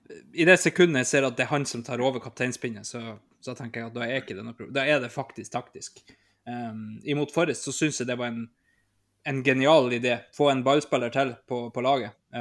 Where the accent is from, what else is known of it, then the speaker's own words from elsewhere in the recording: Nordland, Norway; Nå er jo jeg fra en øy ute i Nordland